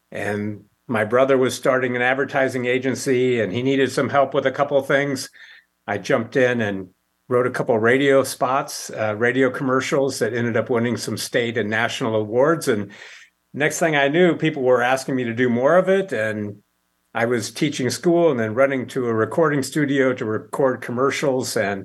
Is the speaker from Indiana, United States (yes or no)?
yes; Indiana, United States; Oh, well, I grew up in Indiana. I like to say I grew up beyond the suburbs in Indianapolis, actually in the corner of one of my grandfather's cornfields.